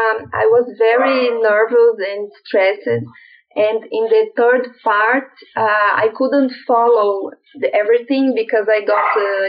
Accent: Brazil; I'm from Brazil.

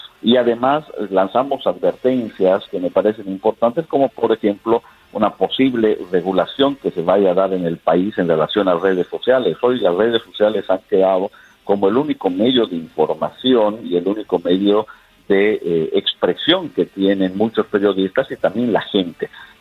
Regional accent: Bolivia; aquí tiene un servidor más desde la trinchera que nos toque desde Bolivia para hablar de lo que acontece en mi país

